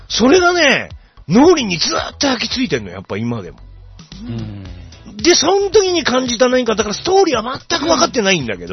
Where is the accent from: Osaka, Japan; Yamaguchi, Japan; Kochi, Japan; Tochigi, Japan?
Yamaguchi, Japan; あの映画は俺は山口県民として結構誇りの映画の一本だね